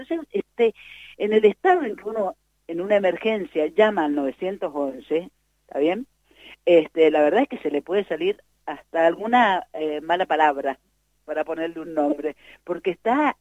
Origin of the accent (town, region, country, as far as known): Mendoza, Argentina